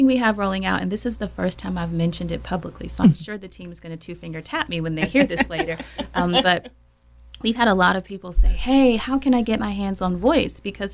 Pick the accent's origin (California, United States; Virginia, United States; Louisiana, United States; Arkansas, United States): Virginia, United States; Roanoke; So I'm originally from Roanoke, Virginia.